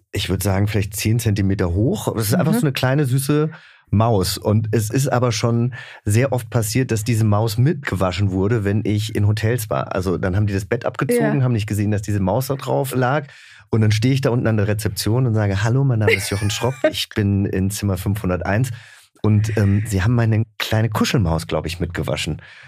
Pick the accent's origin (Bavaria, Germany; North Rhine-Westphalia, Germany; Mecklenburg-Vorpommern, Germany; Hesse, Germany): Hesse, Germany; Langgöns; Ich bin in Hessen aufgewachsen, in der Nähe von Gießen, einem kleinen Dorf. Das heißt Langgöns, kennt kein Mensch, außer man kommt vielleicht aus der Frankfurter Gießener Gegend, weil wir eine Autobahnausfahrt haben.